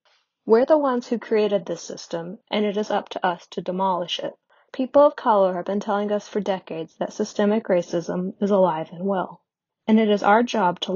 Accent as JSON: {"language": "English", "town": "North Wilkesboro", "region": "North Carolina", "country": "United States", "tie": "born there", "also_born_or_lived": "Chicago", "said": "I was born in North Wilkesboro, North Carolina, and have mostly lived in the South for my whole life, except for a brief stint in Chicago for grad school."}